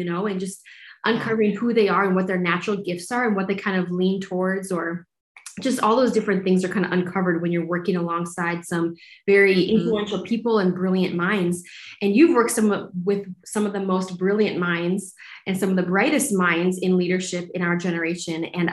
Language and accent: English; North Dakota, United States; We know that I'm from North Dakota, so I know how hard farming is. We have farming community around where I grew up.